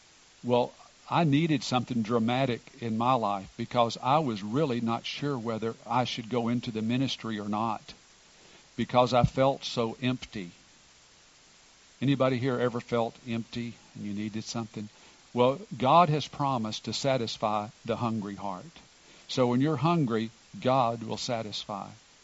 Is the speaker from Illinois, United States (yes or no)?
no; Bryan, Texas, United States; my mother and dad in Bryan, Texas, my hometown, were having home Bible studies